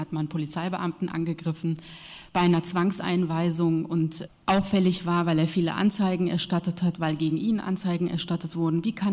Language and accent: German; Marburg, Hesse, Germany; Dann sage ich, immer, ich komme aus Marburg. Ja, ich bin dort geboren. Mittelhessin, ja